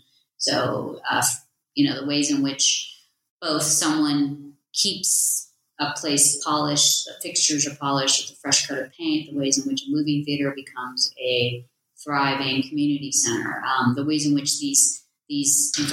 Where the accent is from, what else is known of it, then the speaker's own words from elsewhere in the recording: United States; My parents were immigrants to America. I grew up in the States. I am diasporic to South Africa and I'm still struggling with that.